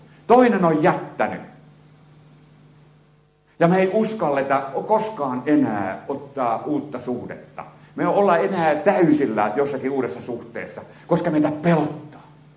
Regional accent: Vaasa, Ostrobothnia, Finland; moved away as an adult; Mä aloitin itsenäisen elämisen. Mulla olisi asuntoa, kun mä tulin Vaasasta Tampereelle.

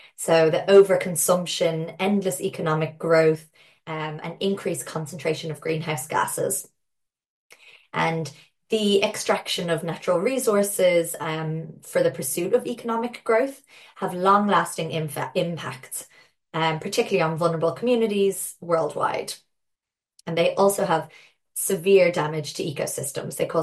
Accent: Dublin, Leinster, Ireland; I am originally from Dublin in Ireland.

